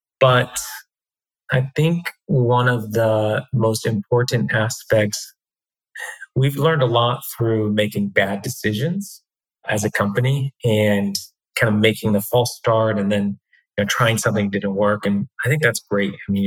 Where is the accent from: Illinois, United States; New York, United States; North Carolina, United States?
North Carolina, United States; Durham; hey, I'm from Durham. I'm going to tell you how to do affordable housing in Wilmington.